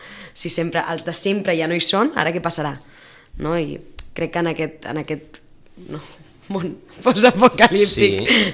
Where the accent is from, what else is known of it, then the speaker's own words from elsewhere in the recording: Barcelona, Catalonia, Spain; Nosaltres vam obrir Barcelona perquè som de Barcelona.